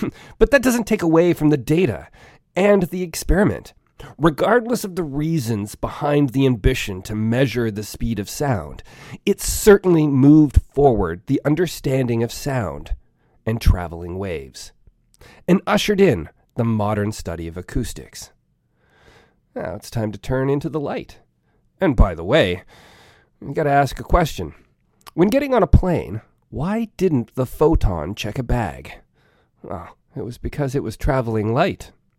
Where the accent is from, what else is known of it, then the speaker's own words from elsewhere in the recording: Canada; I am Canadian